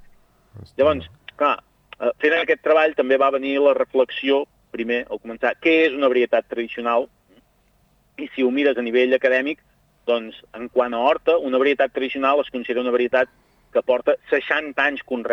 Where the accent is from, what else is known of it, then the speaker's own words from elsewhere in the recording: Cabacés, Catalonia, Spain; tu anaves a Cabassers, per exemple, que és el meu poble